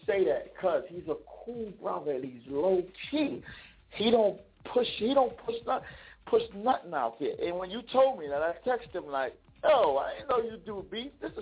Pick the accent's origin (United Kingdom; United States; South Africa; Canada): United States; New Jersey; And then what happened was the brothers that I grew up with in Jersey, they found that I was doing music.